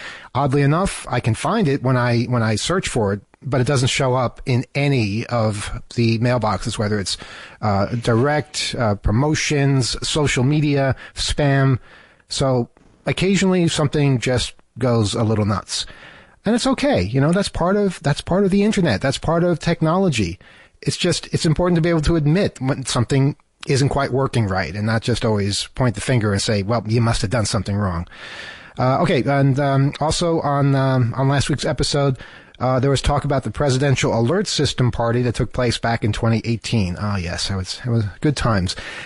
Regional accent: New York City, New York, United States; born or raised there

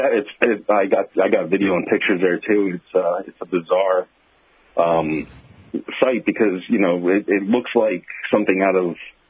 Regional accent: United States; now in China; Everything here is through WeChat, and as an American, you can't really get WeChat.

